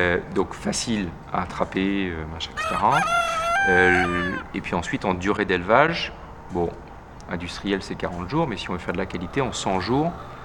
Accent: Quevillon, Normandy, France; J'ai 43 ans. Je suis originaire de Rouen. Les parents habitent toujours, mais j'ai vécu toute mon enfance à 15 km de Rouen, dans un petit village qui s'appelle Quevillon

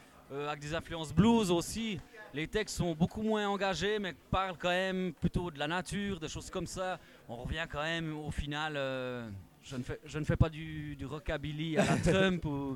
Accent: Jura, Switzerland; je suis originaire du Jura suisse, donc dans les franches montagnes, région de montagne.

